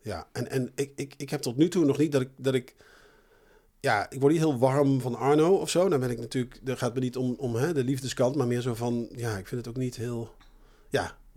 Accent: North Brabant, Netherlands; Ik kom ook uit Brabant.

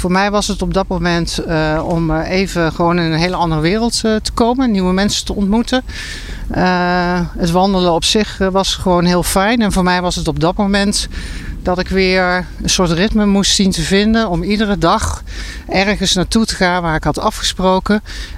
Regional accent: Zaltbommel, Gelderland, Netherlands; Ja, ik kom natuurlijk wel uit Zaltbommel, dat is de omgeving in Rossum.

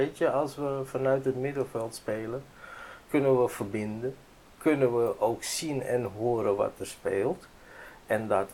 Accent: Hoorn, North Holland, Netherlands; now in Kudelstaart, Netherlands; Ik woon in Kudelstaart nu zo'n 6 jaar. Voorheen uit Horen. Daar kom ik vandaan. En ik ben gewoon Nederlander.

